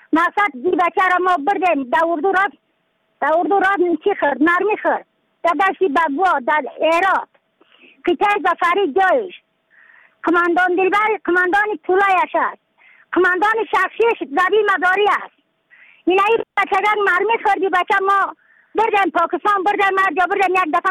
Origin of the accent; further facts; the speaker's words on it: Badakhshan, Afghanistan; از بدخشان هستم، مرکز بدخشان لسوالی اکلی پایان قیره وینگ